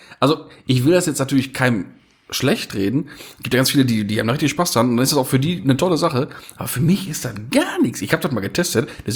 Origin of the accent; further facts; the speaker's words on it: Poland; ich bin Polin